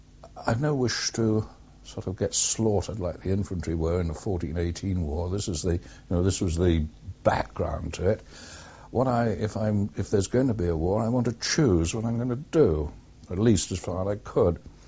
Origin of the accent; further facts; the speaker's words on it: Croydon, London, United Kingdom; also born or lived in Norfolk; the 28th of August 1912, which makes me nearly 65 this year. I was brought up and educated in Croydon